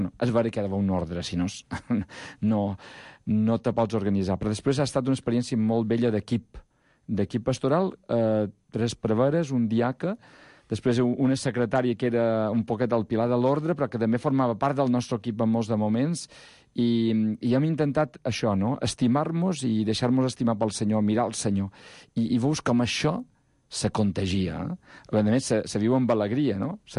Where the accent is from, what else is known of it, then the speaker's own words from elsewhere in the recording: Inca, Balearic Islands, Spain; Sobretot perquè també venc d'Inca, que és sí. Una terra de sabates, no?